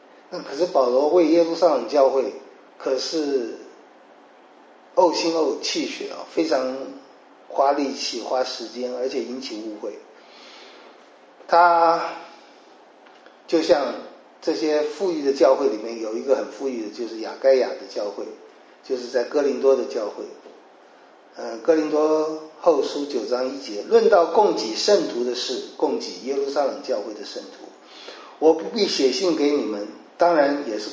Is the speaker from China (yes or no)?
yes; China; 这其实就是我们常说的，我们中国人是说了不做